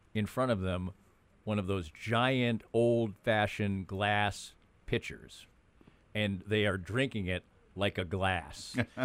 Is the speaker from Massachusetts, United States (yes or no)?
yes; Massachusetts, United States; moved away as an adult; And so I'm coming from Massachusetts. I'd never set foot out in New England until the day I went to college.